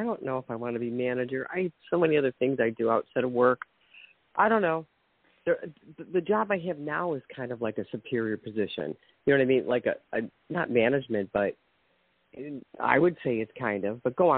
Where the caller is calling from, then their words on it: Ohio, United States; from Ohio.